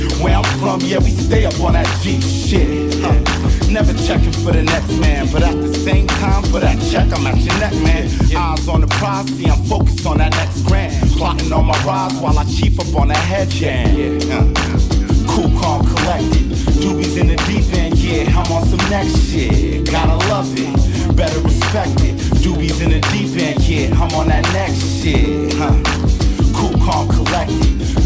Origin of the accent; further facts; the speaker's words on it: San Diego, California, United States; We're from San Diego, so it's like summertime all year.